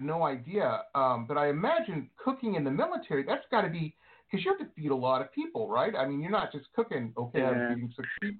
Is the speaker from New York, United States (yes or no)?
no; Detroit, Michigan, United States; I grew up in Detroit, so it could be worse, you know?